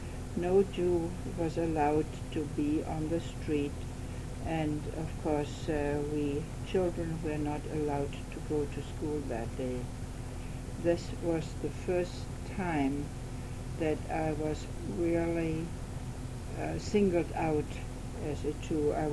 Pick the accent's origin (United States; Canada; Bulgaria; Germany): Germany; Frankfurt, Hesse; I was born and raised in Frankfurt am Main, Germany.